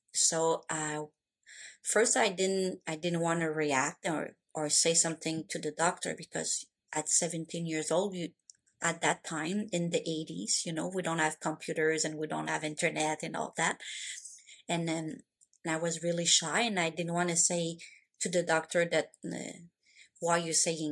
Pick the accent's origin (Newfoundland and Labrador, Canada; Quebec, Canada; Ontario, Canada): Quebec, Canada; English is a second language; I'm from Quebec, Canada. I'm in the French part of the Canada.